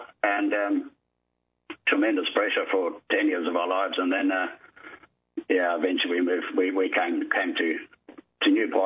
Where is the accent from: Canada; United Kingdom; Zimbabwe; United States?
Zimbabwe; accent: Zimbabwean; now in Australia; It's Zimbabwean. I'm from Zimbabwe, which is close to South Africa.